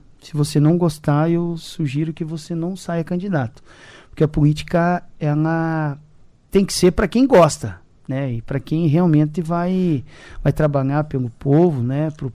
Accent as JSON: {"language": "Portuguese", "town": "Santa Helena", "region": "Paraná", "country": "Brazil", "tie": "born or raised there", "lives_now": "Cascavel, Brazil", "said": "Eu já fazia política na minha cidade natal, que é Santa Helena."}